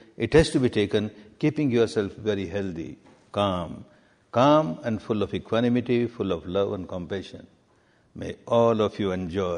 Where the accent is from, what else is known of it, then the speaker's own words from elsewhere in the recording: Myanmar; I was born and brought up in Burma.